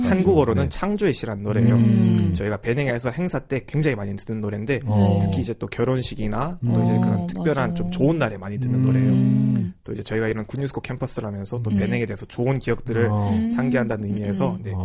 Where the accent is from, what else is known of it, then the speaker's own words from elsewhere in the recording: Gyeongsang, South Korea; 저는 이제, 경상도 사람에서 서울말도 못하거든요.